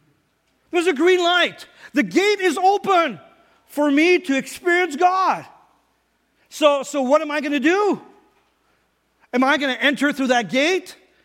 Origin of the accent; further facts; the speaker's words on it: Ontario, Canada; Like most of you know, I was raised in Northern Ontario, and I did a lot of hunting and fishing.